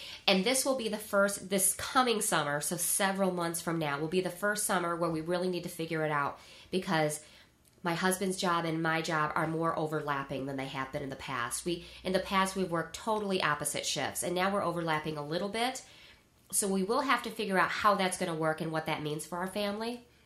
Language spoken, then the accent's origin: English; Michigan, United States; Because you probably went a half day like I did growing up in Michigan.